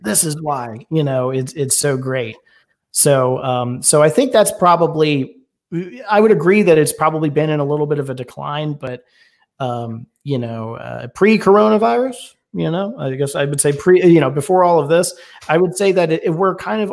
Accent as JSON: {"language": "English", "town": "Atlanta", "region": "Georgia", "country": "United States", "tie": "born there", "said": "so I was born in Atlanta, but then I moved around quite a bit until I was in my, you know, I guess you could say my early, maybe like middle school."}